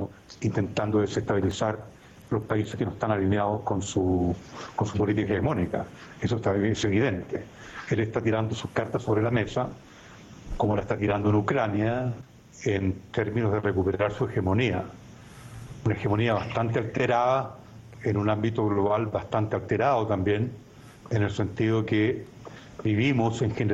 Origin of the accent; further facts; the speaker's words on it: Chile; Lo resiento como analista, lo resiento como chileno.